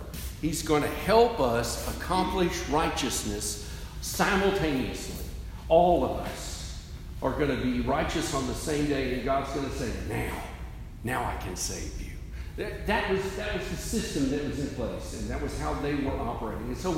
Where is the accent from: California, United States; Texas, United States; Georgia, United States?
Georgia, United States; Because, you know, we're from Georgia, so you start that with bless their heart.